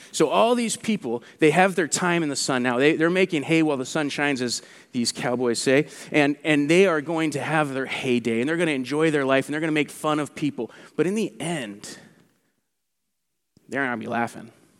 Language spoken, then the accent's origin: English; Anderson, California, United States; And we're talking through, and I come from Anderson, California